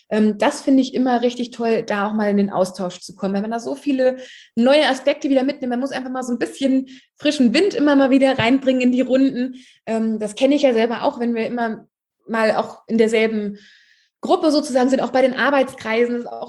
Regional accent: Fritzlar, Hesse, Germany; den Deutschen Landjugendtag in meiner Heimatregion in Fritzlar

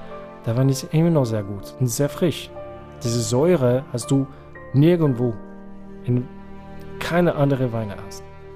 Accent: New Zealand; German is a second language; ich komme aus Neuseeland.

